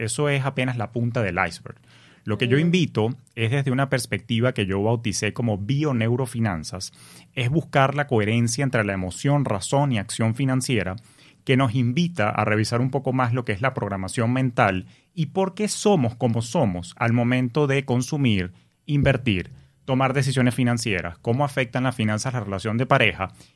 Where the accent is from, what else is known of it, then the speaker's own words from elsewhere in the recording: Venezuela; nosotros en Venezuela le tenemos mucho amor a México.